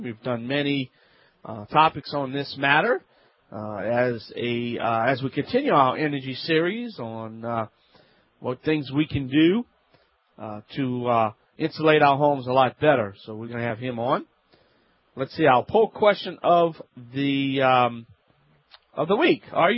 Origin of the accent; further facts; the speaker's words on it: Louisiana, United States; I'm the Cajun man from the Bayou Land.